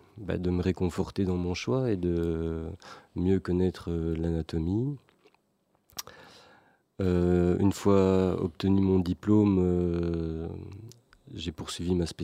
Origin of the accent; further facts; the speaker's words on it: Belgium; born there; Je suis né en Belgique